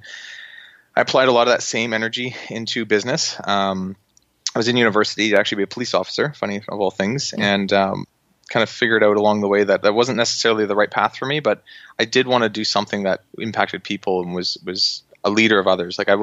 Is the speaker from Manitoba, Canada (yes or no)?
no; Abbotsford, British Columbia, Canada; Yeah, so I'm Canadian, so you guys might hear that in my voice as we get chatting. But grew up in Vancouver, just outside of Vancouver, British Columbia, a place called Abbotsford.